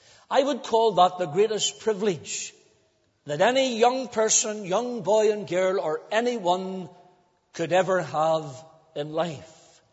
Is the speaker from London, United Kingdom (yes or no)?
no; Cookstown, Northern Ireland, United Kingdom; in my estate where I was brought up in Cookstown.